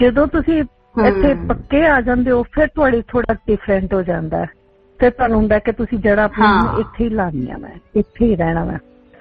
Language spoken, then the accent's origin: Punjabi; Jalandhar, Punjab, India; also born or lived in Amritsar; ਮੈਂ ਜਲੰਧਰ ਤੋਂ ਹਾਂ ਵੈਸੇ ਮੈਂ ਅੰਮ੍ਰਿਤਸਰ ਨੂੰ ਬਿਲੋਂਗ ਕਰਦੀ ਹਾਂ ਮੇਰਾ ਹੋਮ ਟਾਊਨ ਅੰਮ੍ਰਿਤਸਰ ਹੈ ਬਟ ਜਲਦੀ ਫਾਦਰ ਦੀ ਟ੍ਰਾਂਸਫਰ ਹੋ ਗਈ ਜਲੰਧਰ ਅਸੀਂ ਸ਼ਿਫਟ ਕਰ ਗਏ